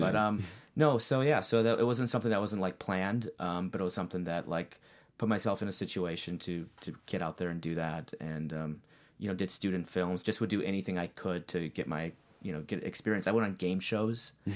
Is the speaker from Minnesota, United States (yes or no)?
yes; Minneapolis, Minnesota, United States; moved away; I'm from Minneapolis, and it wasn't something where there were a lot of people in the entertainment business back there.